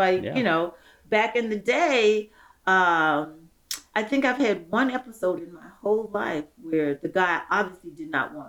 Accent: Philadelphia, Pennsylvania, United States; But the bottom line is he owned up that I was from Philadelphia and he had this broad grin on his face

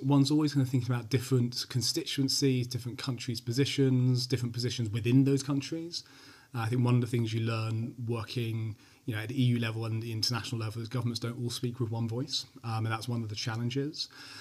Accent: United Kingdom; I know UK politics, I'm British.

